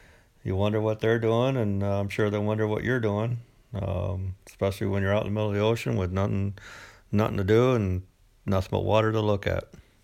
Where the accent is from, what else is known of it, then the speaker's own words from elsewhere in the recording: Illinois, United States; So Steve had a lot in common because we're both from the Midwest. I was from Illinois, he was from Michigan, but still had a lot in common.